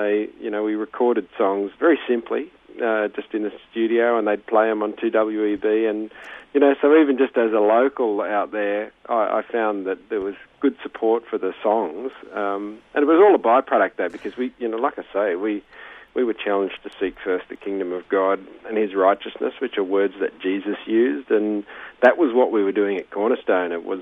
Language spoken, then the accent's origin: English; Sydney, New South Wales, Australia; also born or lived in Ireland; as a fellow growing up in Sydney, I just loved, I think it might have been, you know, I was born in Ireland